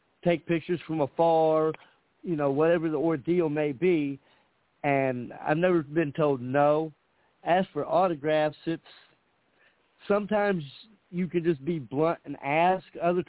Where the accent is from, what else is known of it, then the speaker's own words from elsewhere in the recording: Indianapolis, Indiana, United States; Well, first and foremost, I'm from Indianapolis, Indiana, 45, married, 4 children.